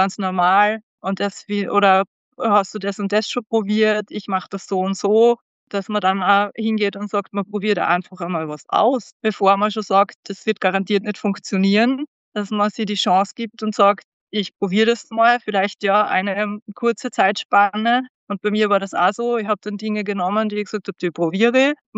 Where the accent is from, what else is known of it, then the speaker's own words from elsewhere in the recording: Styria, Austria; now in Vienna, Austria; Ich wohne in Wien, aber ich bin gebürtig aus der Steiermark.